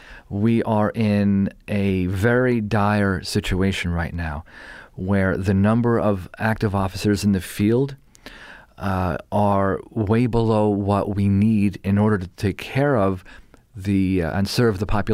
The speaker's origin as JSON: {"language": "English", "region": "New York", "country": "United States", "tie": "born or raised there", "lives_now": "San Francisco, United States", "said": "I grew up in New York, in Long Island, you know."}